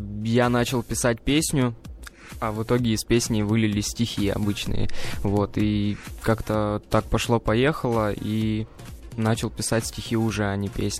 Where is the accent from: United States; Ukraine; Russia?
Russia; Biysk, Altai Krai; Я из города Бийска, Алтайский край.